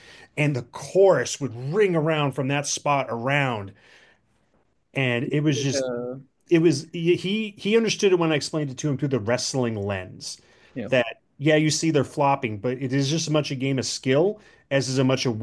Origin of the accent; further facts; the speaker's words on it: United States; just meeting a random Arsenal bloke who was amazed that me as an American knew so much.